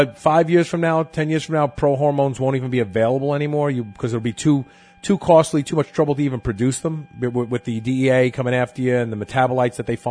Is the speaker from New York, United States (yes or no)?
no; Louisville, Kentucky, United States; Lives in my hometown of Louisville, which I'm right now have been run out of town, but hoping that I can move back there someday.